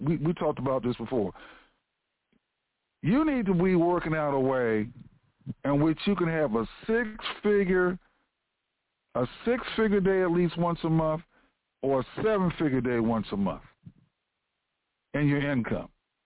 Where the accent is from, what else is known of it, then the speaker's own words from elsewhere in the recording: United States; we Americans, and I'm an American, We Americans are addicted